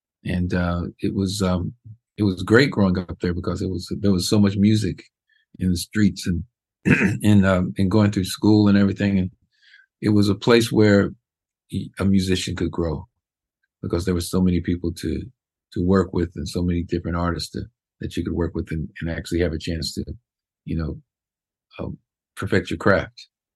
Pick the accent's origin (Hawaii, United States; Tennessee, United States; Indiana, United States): Indiana, United States; Growing up in the Midwest, it's kind of, you're from the Midwest, so you know what that's like.